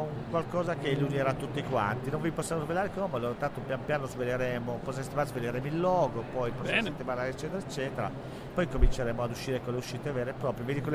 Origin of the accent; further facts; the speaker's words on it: Naples, Campania, Italy; Ma io vengo da Napoli